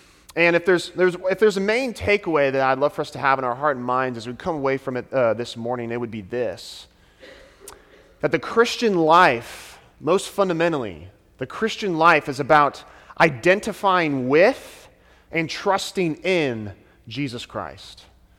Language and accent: English; Sacramento, California, United States; I'm originally from Sacramento up north, but I went to college here in Southern California, so very familiar with this beautiful state.